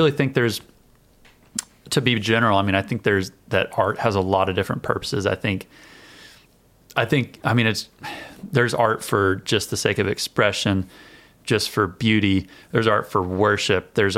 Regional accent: Oklahoma, United States; we're both from Eastern Oklahoma

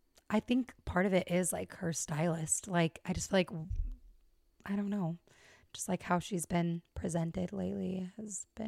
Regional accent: Las Vegas, Nevada, United States; I mean, I grew up in Las Vegas. So I grew up in a city

